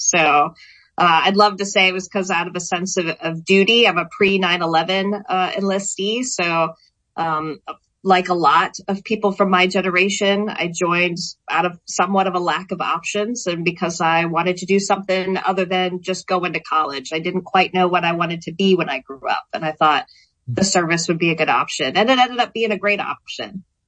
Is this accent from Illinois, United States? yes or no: no; Minnesota, United States; Yes, I did. So I went to what was considered one of the best public schools in the state.